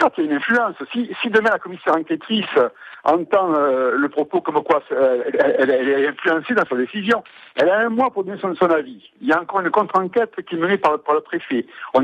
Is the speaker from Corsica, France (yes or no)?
yes; Corsica, France; les postes occupés par les continentaux chez nous en Corse